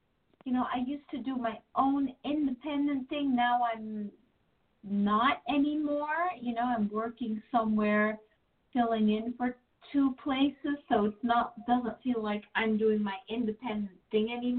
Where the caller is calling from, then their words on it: New Jersey, United States; New Jersey.